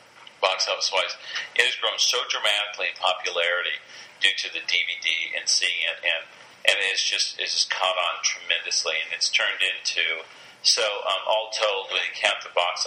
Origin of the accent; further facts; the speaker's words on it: Los Angeles, California, United States; Both my parents are from Arkansas. I grew up here in Los Angeles